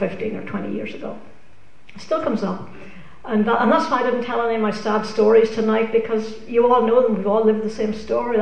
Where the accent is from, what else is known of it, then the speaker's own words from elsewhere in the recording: Northern Ireland, United Kingdom; I grew up in Northern Ireland